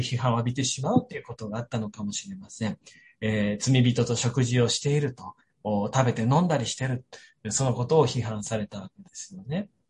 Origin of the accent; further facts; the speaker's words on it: Niigata, Japan; 僕は新潟の田舎の方で育ったんですけれども